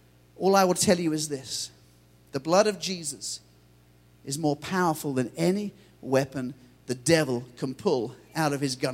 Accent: England, United Kingdom; Because I'm English and we don't have guns.

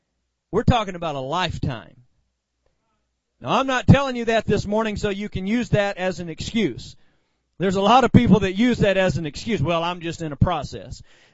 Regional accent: Arkansas, United States; From the land of the Razorbacks, my home state, Arkansas

